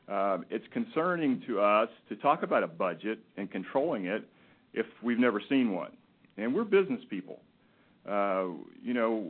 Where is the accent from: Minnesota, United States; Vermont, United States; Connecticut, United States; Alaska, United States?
Alaska, United States; Wasilla; I'm from Wasilla, Alaska.